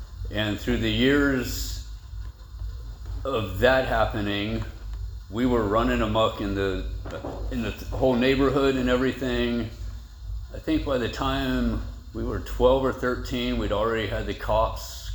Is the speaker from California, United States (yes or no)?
yes; San Jose, California, United States; So for me, I was born and raised up in the Bay Area, San Jose, and with my parents still together and everything.